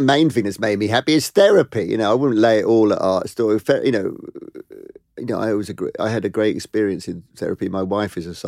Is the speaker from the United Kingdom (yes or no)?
yes; East of England, United Kingdom; Because if I said I came from Essex, people would go, where is Essex?